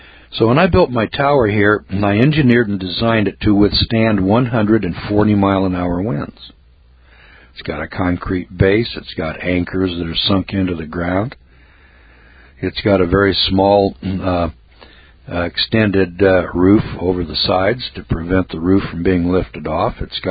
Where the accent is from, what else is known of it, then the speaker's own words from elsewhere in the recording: California, United States; Now, I'm from California, and I can tell you that about every 30 years or so, you have a big flooding pattern comes through. And in the Eel River Valley, where I'm from